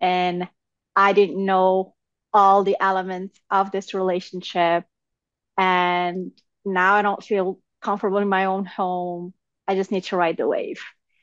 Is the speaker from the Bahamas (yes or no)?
no; Morocco; Like, I am from Morocco. So we have this Moroccan culture where we are very welcoming.